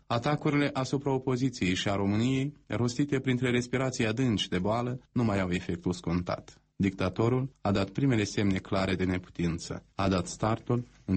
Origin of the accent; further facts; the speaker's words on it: Pârlița, Ungheni District, Moldova; Vreau să ajung și la Pârlița, Ungenilor, satul meu de baștină, să mă închin la mormântul mamei.